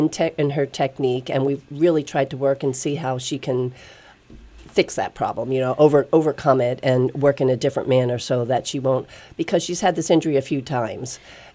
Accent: Pennsylvania, United States; I grew up in the Lehigh Valley, started my dance training here, and then I went and traveled around, you know, to different places. But I wanted to come back to Bethlehem because I love Bethlehem so much.

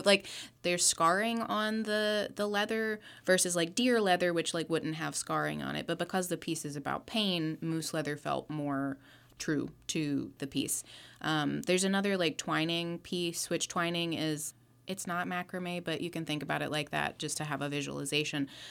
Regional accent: Mississippi, United States; I'm also originally from Mississippi, so like that region of the United States.

